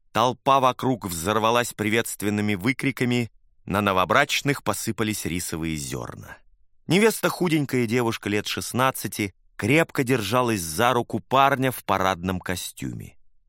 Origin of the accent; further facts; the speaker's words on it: Brazil; я подошел к нему и сообщил, что я из Бразилии